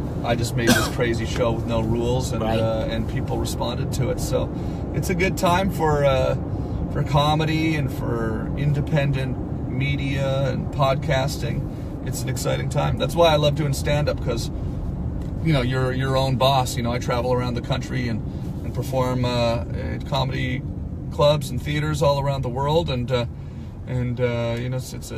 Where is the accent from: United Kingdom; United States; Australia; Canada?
Canada; You know, at the end of the day, I'm Canadian and this is your problem.